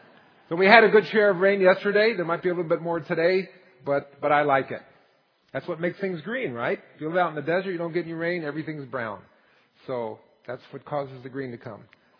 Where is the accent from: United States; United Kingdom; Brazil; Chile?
United States; Palm Springs, California; also born or lived in Seattle, United States; now in Orange County, United States; I grew up in Palm Springs, where we did a lot of sweating, especially in the summertime. And so I told people that when I left Palm Springs to move to Seattle